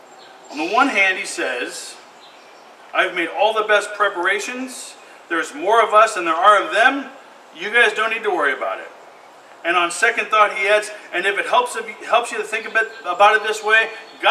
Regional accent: St. Louis, Missouri, United States; I was from North County, after all, and I wanted to stand alongside my friends of color to show that I cared about their safety and about my town

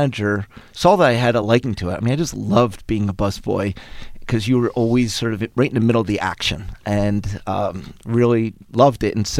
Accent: Haddonfield, New Jersey, United States; born there; I was born in Haddonfield, New Jersey.

